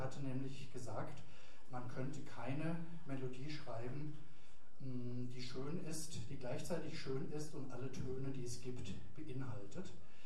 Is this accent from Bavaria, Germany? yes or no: yes; Bavaria, Germany; Ich komme aus Mainfranken. Die Leute dort sind ähnlich trinkfest wie die Trierer, aber auf anderen Gebieten.